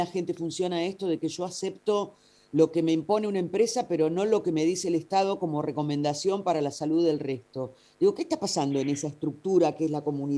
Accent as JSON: {"language": "Spanish", "country": "Argentina", "said": "creo que todos los tres somos argentinos"}